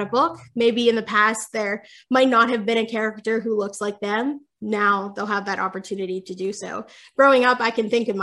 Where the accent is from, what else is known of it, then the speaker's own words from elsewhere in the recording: Pennsylvania, United States; I've been able to take that curriculum into schools, not only in Central Pennsylvania, but also I'm from Western PA.